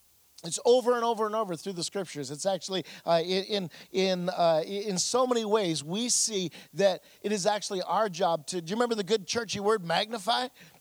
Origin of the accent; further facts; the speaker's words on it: Montana, United States; We come from Montana where the men are men and so are some of the women.